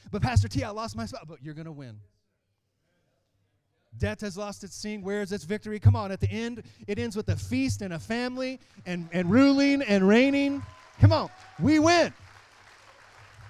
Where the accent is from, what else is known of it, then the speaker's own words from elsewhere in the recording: Texas, United States; Come on, we're from Texas, but we've quickly become big Jayhawks fans.